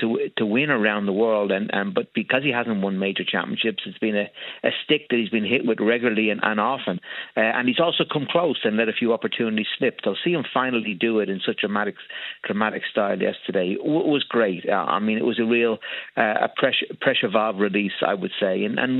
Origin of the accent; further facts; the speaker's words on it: Ireland; So it was for me, certainly being Irish, I wanted to see Rory get over the line